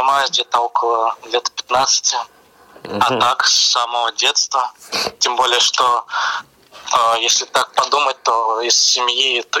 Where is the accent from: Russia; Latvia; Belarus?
Belarus; Mogilev, Mogilev Region; also born or lived in Germany; С Беларуси. Как раз-таки родом я из Могилева.